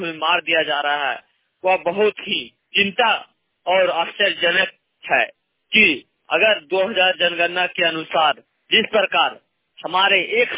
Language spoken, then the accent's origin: Hindi; Hazaribagh, Jharkhand, India; ग्राम post बादम, थाना बड़का गांव, जिला हजारीबाग, राज्य झारखंड का निवासी हूं।